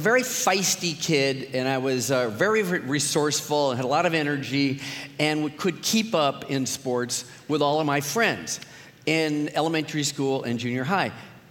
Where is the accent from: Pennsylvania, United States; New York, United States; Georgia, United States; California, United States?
California, United States; Los Angeles; So, first of all, I'm from Los Angeles. I'm from the San Fernando Valley, the flat part.